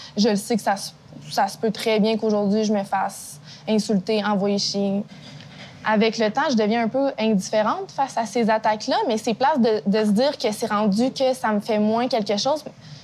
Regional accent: Thetford Mines, Quebec, Canada; J'ai grandi en région, là. Je viens de Thetford.

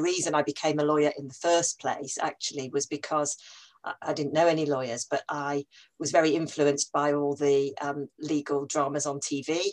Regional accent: Leeds, Yorkshire and the Humber, United Kingdom; I grew up in Leeds, and although I no longer live up north, I gravitated down south quite a long time ago.

